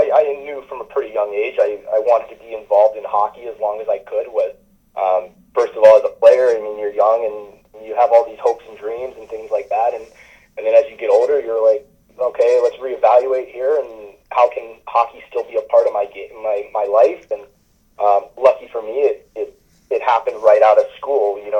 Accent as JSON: {"language": "English", "town": "Hanahan", "region": "South Carolina", "country": "United States", "tie": "born or raised there", "said": "Yeah, Hanahan, pretty small town. We're just outside of Charleston there."}